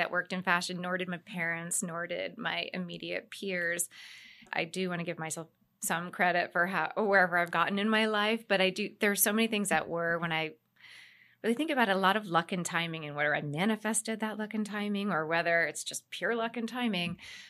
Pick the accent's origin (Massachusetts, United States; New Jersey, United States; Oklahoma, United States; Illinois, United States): Massachusetts, United States; Boston; now in New York, United States; I'm originally from Boston, outside of Boston.